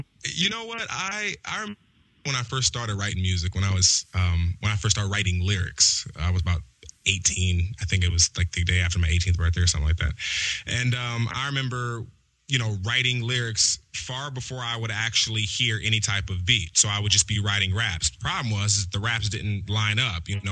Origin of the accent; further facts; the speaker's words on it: Compton, California, United States; I'm from Compton. My origins from Compton, California.